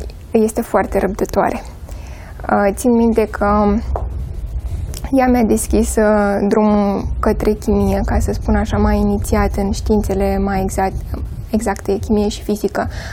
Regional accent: Dăbuleni, Dolj, Romania; până la vârsta de 10 ani am fost crescută de bunici în Dăbuleni.

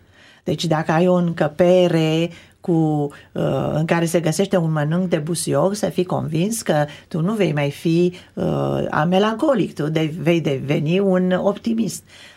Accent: Transylvania, Romania; Eu sunt din Ardeal și în Ardeal se folosește foarte mult tarhon.

